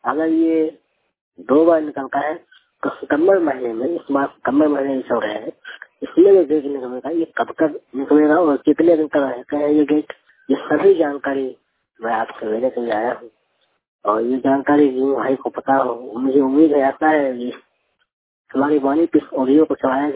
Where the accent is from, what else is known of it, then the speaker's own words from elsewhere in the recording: Bihar, India; जिला बेगूसराय, बिहार के रहने वाला हूँ।